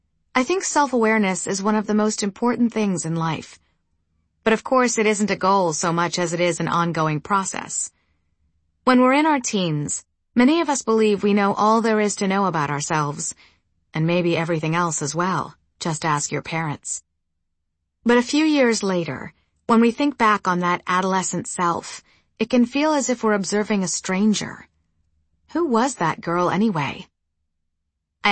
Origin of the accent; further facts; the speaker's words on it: Brazil; moved away as an adult; now in Los Angeles, United States; Growing up in Brazil, I had a few mongrel dogs, Xuxa, Susie, Fofo, Preto. And after moving to LA in my early 20s, I went to the South Central Pound